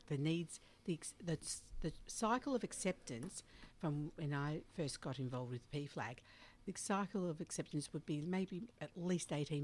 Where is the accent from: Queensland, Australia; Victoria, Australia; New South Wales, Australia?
Victoria, Australia; Brighton; Well, I grew up down in Hampton, Brighton, there.